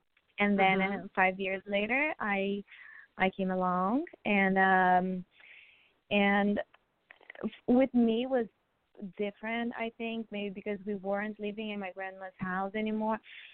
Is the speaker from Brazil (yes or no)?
yes; Brazil; I grew up in Brazil. I was born and raised in Brazil. My mom is Brazilian and my dad is Japanese.